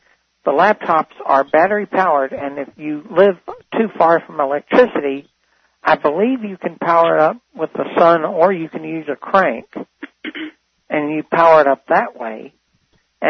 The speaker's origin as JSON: {"language": "English", "town": "Memphis", "region": "Tennessee", "country": "United States", "said": "originally I'm from Memphis, but I moved back."}